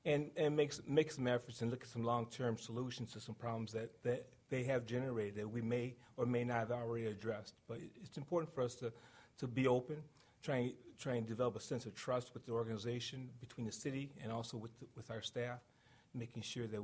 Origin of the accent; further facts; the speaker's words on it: Detroit, Michigan, United States; It goes all the way back from growing up in Detroit, Michigan, many, many years ago.